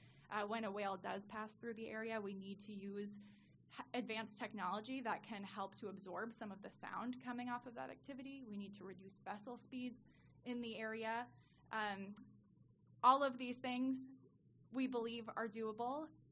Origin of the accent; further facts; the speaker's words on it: Newburyport, Massachusetts, United States; I'm based in Newburyport, Massachusetts, which is my hometown